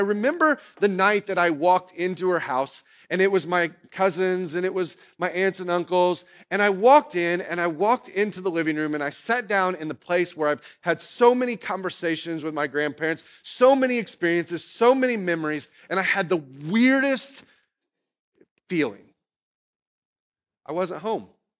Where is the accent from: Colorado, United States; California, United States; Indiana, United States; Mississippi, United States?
Indiana, United States; also born or lived in North Carolina; Or do I tell them that I'm from the mid part of Indiana, where I lived for the first part of my life?